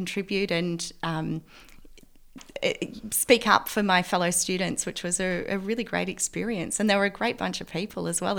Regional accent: Seaford, Victoria, Australia; also born or lived in Frankston / Mornington; So I was born at Frankston Hospital and grew up in Seaford, later moved to Mornington and then back to Frankston.

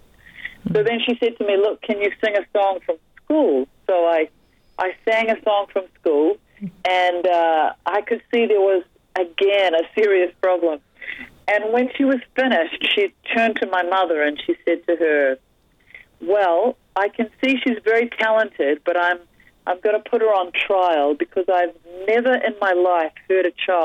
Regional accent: New Zealand; one of the top violin teachers in the city I grew up in New Zealand

